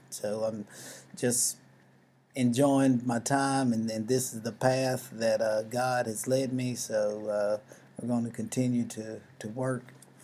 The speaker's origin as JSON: {"language": "English", "town": "Gallatin", "region": "Tennessee", "country": "United States", "lives_now": "Hendersonville, United States", "said": "I'm originally from Gallatin, Tennessee. I currently reside in Hendersonville, Tennessee."}